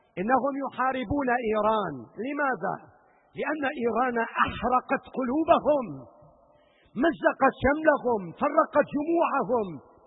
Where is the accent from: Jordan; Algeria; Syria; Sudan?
Syria; فنحن كسوريين جدير بنا يا سادة أن نحذو حذو العقلاء والعلماء، لا أن نترك أوطاننا